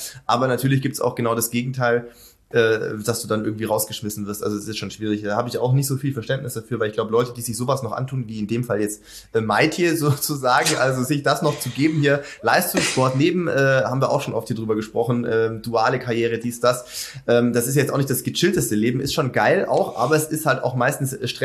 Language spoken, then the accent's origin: German; Baden-Württemberg, Germany; schwäbische Heimat, da gibt es ein ganz kleines Stadion, Dagersheim, das ist zwischen Sindelfing und da, wo ich aufgewachsen bin